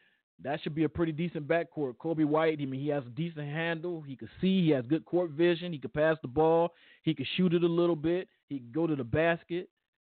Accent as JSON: {"language": "English", "region": "Indiana", "country": "United States", "said": "now, I'm a regioner. I'm a Northwest Indiana guy, so this was kind of our hometown team."}